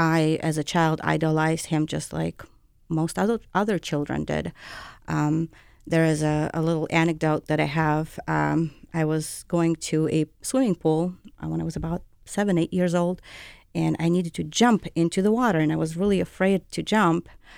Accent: Ukraine; I grew up in Soviet Ukraine

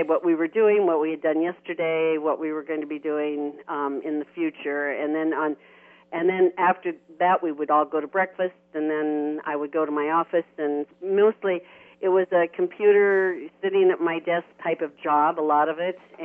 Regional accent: United States; But in my opinion, and being an American taxpayer, I was looking and evaluating the last 10 years of projects

